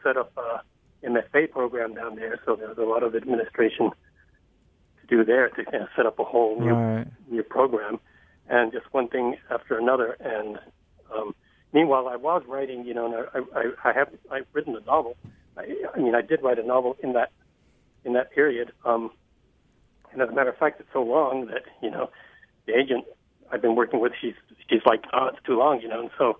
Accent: Mexico; moved away; also born or lived in Rome, Italy; growing up in Mexico and out in Rome, and then coming up here and struggling with, culture shocks and things.

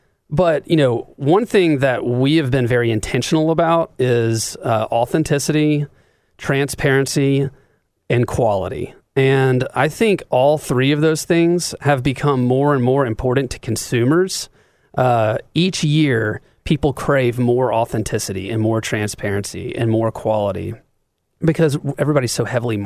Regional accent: Chattanooga, Tennessee, United States; I was born and raised here in Chattanooga.

